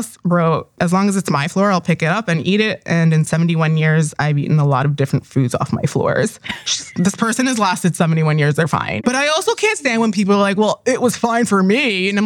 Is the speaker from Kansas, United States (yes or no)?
no; New York City, New York, United States; I'm from New York. I was born and raised here.